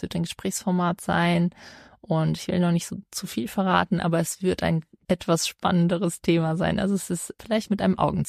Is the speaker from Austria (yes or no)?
no; Germany; ich komme nur aus Deutschland